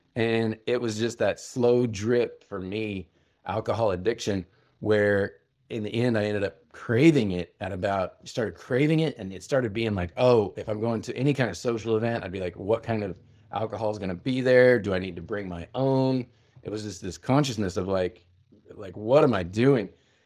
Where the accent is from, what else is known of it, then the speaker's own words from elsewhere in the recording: Midwest, United States; started so young with family growing up in the Midwest, Puritan work ethic, farmers coming, you know, land run, Oklahoma.